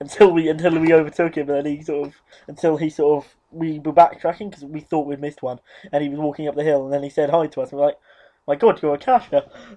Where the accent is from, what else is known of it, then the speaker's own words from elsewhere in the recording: Nottingham, East Midlands, United Kingdom; especially in Brighton, as I'm from Nottingham.